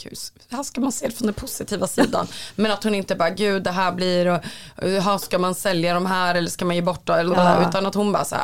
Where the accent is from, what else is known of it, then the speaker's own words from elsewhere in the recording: Östersund, Jämtland County, Sweden; Men jag är också från Östersund.